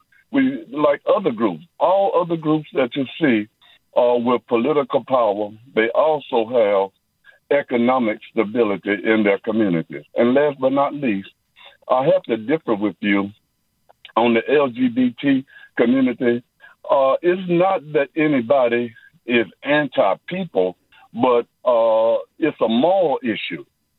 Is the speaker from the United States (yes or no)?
yes; Mississippi, United States; I'm from Mississippi, and I was project director for COFO in central Mississippi there